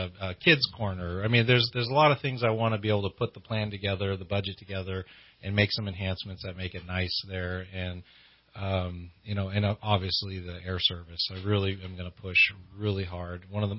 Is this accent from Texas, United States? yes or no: yes; Humble, Texas, United States; I grew up in Houston area, greater Houston area, Humble. It's spelled Humble, but the H is silent, so it's Humble, Humble, Texas.